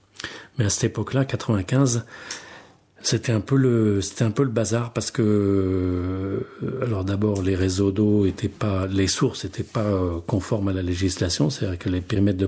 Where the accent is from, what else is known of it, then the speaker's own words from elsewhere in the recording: Caen, Normandy, France; born there; Moi, je ne suis pas né ici. Je suis né en Normandie. Je suis né à Caen. Et je suis dans le territoire depuis 1982.